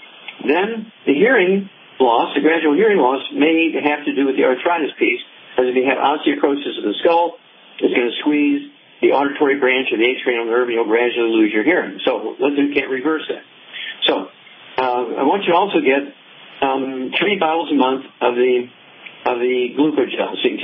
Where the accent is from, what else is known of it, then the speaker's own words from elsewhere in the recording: Missouri, United States; Let's go to Missouri, my home state.